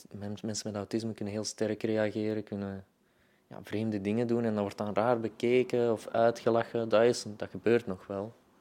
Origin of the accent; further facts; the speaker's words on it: Mechelen, Antwerp, Belgium; Ik kom van Mechelen, ik ben 22.